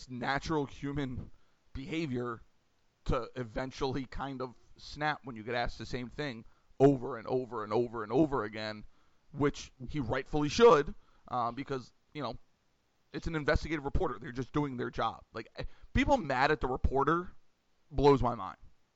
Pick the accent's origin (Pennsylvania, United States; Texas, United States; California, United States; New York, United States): Pennsylvania, United States; I dealt with it with Penn State fans growing up in Pennsylvania